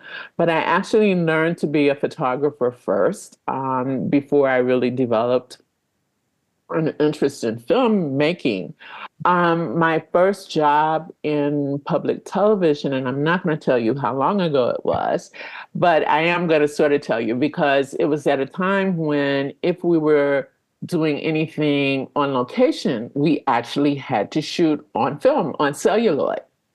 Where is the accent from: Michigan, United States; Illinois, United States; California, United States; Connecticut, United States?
Michigan, United States; Detroit; It was sort of embedded in me as a child growing up in Detroit.